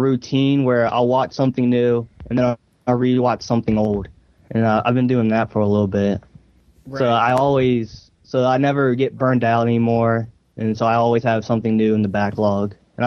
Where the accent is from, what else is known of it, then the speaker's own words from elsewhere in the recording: Mount Crawford, Virginia, United States; Mount Crawford, Virginia.